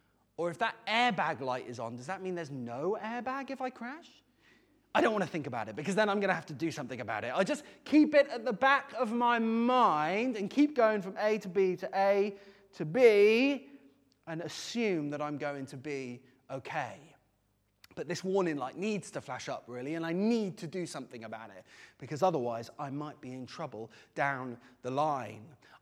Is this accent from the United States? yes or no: no; United Kingdom; I am British. I am dangerously reasonable.